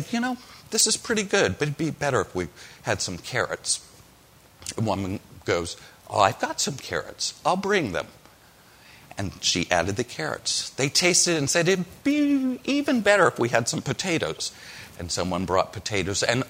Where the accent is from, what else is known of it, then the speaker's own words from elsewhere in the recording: Perry, United States; Some of you of a certain age, around my age, when I was growing up in Perry